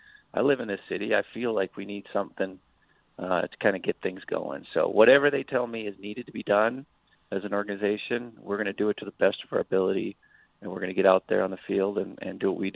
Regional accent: Montana, United States; And I mean, I'm from Montana, and everybody, I could drive down and get one myself

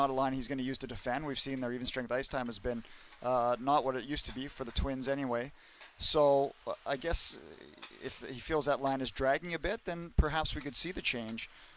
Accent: Abbotsford, British Columbia, Canada; I grew up in Abbotsford

